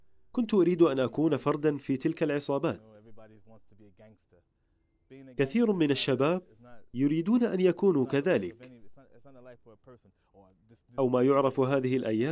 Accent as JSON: {"language": "Arabic", "town": "Philadelphia", "region": "Pennsylvania", "country": "United States", "tie": "born there", "second_language": "Arabic", "moved": "yes", "said": "أنا من أمريكا، ولدت في فيلادلفيا، وهي مدينة تبعد حوالي ساعتين بالسيارة عن نيويورك من ناحية الشمال، كما تبعد حوالي 3 ساعات بالسيارة عن جنوب واشنطن."}